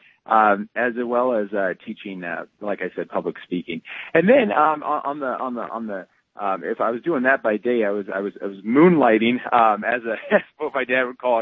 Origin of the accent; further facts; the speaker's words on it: Cincinnati, Ohio, United States; also born or lived in Dayton; I'm a Daytonian. I'm from Dayton, Ohio. Actually grew up in Cincinnati, Ohio, which explains why my dad and I are long-suffering Cincinnati Bengals fans.